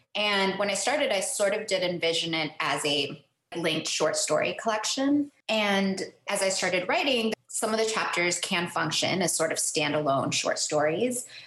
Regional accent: Miami, Florida, United States; I was thinking about growing up in Miami

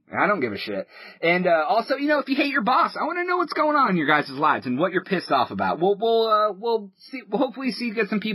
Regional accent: Ohio, United States; now in Texas, United States; We are originally from Ohio, but TNT lives in Florida, and I live in Texas.

